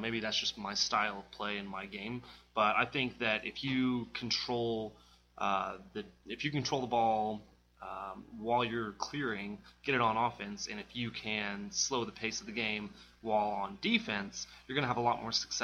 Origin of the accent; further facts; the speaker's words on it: Texas, United States; Well, when I was growing up in Texas, we were basically taking anybody that we could find